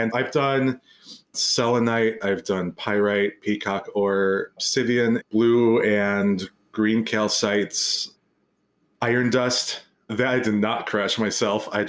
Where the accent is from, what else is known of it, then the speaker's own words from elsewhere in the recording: Glastonbury, South West England, United Kingdom; now in North America; I grew up in Glastonbury, England, and Glastonbury has a very huge pagan and also Christian history